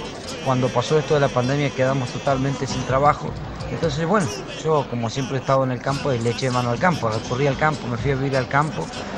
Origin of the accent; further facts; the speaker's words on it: Patagonia, Argentina; a los patagónicos, o a nuestra gente, a nuestros abuelos, a mi bisabuelo era de Pumelef, de apellido